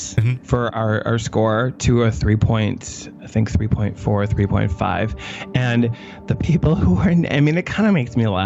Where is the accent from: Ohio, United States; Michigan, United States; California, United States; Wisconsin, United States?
Wisconsin, United States; Milwaukee; I'm from Milwaukee. I love Milwaukee, and I want to put Milwaukee in as many of my films and TV shows as I can because it's a beautiful city.